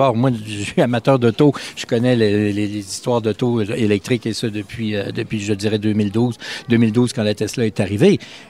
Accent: Quebec, Canada

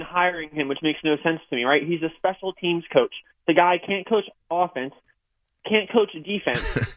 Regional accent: New Jersey, United States; now in Austin, United States; Oh, I'm born and raised in New Jersey, and my first year out in Austin now.

